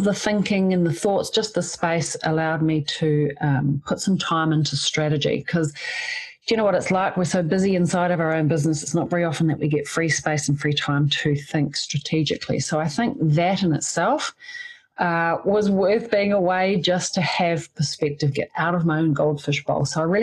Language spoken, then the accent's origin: English; New Zealand; accent: Kiwi; my Kiwi accent